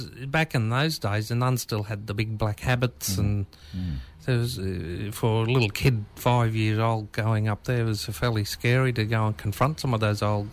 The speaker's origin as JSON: {"language": "English", "town": "Rockhampton", "region": "Queensland", "country": "Australia", "tie": "born or raised there", "said": "just south of Mackay."}